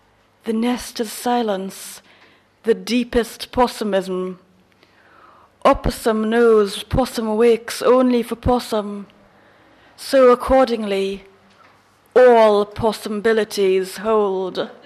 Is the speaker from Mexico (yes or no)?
no; Trinidad & Tobago; born there; I was born in Trinidad in 1973.